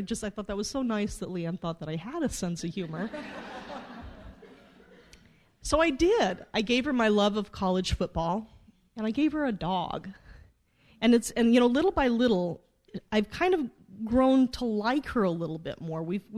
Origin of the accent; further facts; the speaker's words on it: Silver Creek, Nebraska, United States; Well, I grew up in Silver Creek, Nebraska, population 500. My high school graduating class was 23.